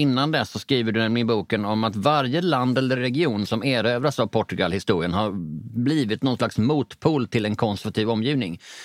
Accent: Skåne, Sweden; jag är från Bjärhalvön, så jag har vuxit upp med liksom Köpenhamn som någon slags naturlig gravitationspunkt.

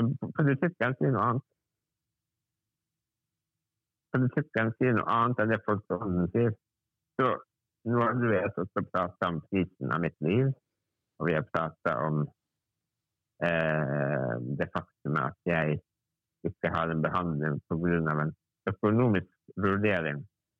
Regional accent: Møre og Romsdal, Norway; Fordi jeg er sunnmøring, og vi er god med tall.

